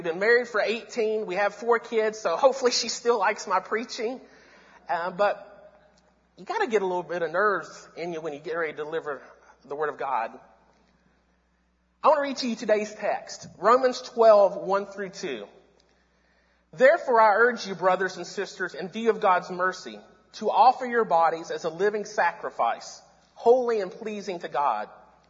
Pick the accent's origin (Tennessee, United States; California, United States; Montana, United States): Tennessee, United States; Knoxville; I grew up outside of Knoxville, so I'm a huge Tennessee Vols fan.